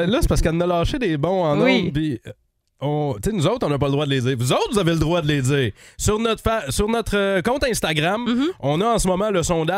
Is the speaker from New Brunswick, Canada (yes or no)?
no; Fabreville, Quebec, Canada; Ben, moi, je viens de Fabreville.